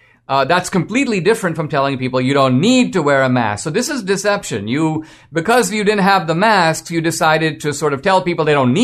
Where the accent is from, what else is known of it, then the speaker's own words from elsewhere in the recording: South Carolina, United States; Hey, Manchin, you know, I grew up in South Carolina.